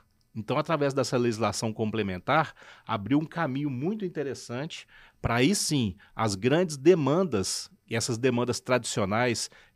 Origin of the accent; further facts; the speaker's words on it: Betim, Minas Gerais, Brazil; Eu sou oriundo de Betim, lá de Minas Gerais.